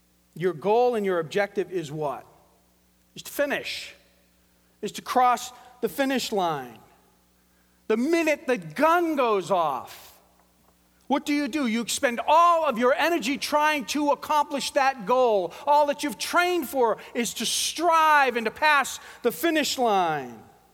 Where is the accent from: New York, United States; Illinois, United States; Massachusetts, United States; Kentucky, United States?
Massachusetts, United States; Boston; Originally, you know, I'm from Boston.